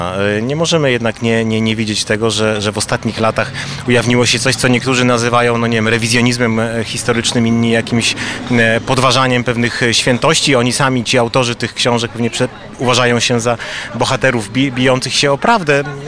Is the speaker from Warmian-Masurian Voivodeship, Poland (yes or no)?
yes; Warmian-Masurian Voivodeship, Poland; ja wychowałem się pod Olsztynem, 13 km od Olsztyna